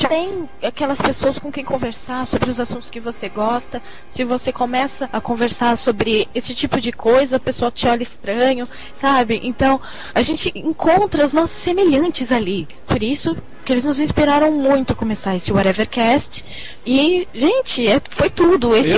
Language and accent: Portuguese; Rio Grande do Sul, Brazil; accent: small-town Rio Grande do Sul; falando com sotaque idiota que eu tinha de cidade pequena do Rio Grande do Sul